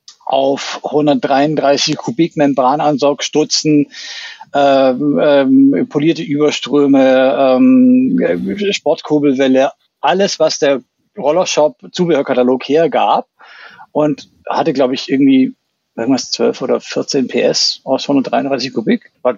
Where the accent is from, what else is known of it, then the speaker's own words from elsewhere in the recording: Baden-Württemberg, Germany; ich bin ja aufgewachsen im Schwäbischen, unweit der Schwäbischen Alb. Da gab es auch Berge, die man rauf und runter fahren konnte.